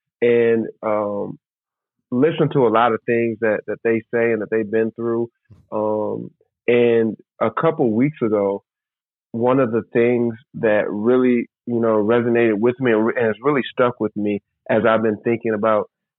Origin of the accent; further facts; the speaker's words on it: Lansing, Michigan, United States; also born or lived in Toledo; I'm born and raised in Lansing, Michigan, so Lansing is home.